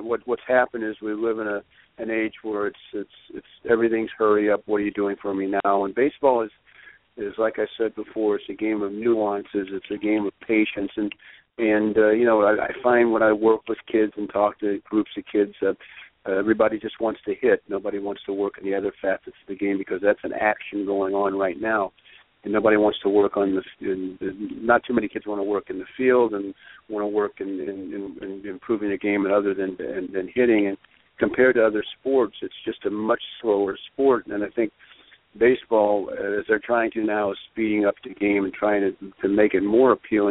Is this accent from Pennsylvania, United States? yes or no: no; St. Louis, Missouri, United States; Well, I grew up in St. Louis and a big Cardinal fan.